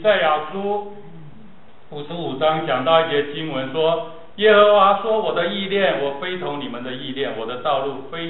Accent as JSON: {"language": "Chinese", "country": "Taiwan", "tie": "born or raised there", "said": "但是我在台湾长大的，台湾很多偶像，对不对？"}